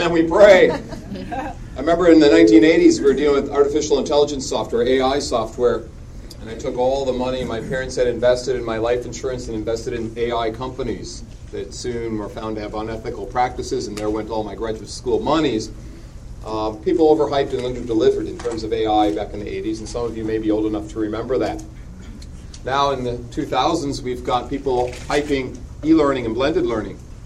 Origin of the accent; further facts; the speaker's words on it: Canada; accent: Canadian; Oh, that's better, eh? Get my Canadian accent.